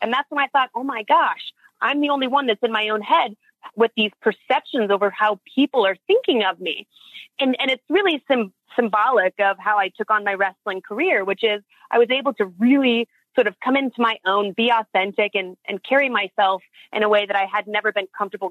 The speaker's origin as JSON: {"language": "English", "town": "Seattle", "region": "Washington", "country": "United States", "tie": "born or raised there", "said": "And growing up in Seattle, I couldn't have told you what Harvard, Stanford, or even the University of Washington was, but I knew what juvie was and I knew I didn't want to go."}